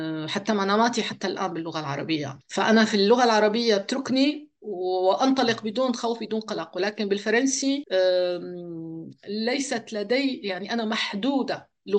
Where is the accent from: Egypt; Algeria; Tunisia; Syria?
Syria; moved away; أنا تم استئصالي من سوريا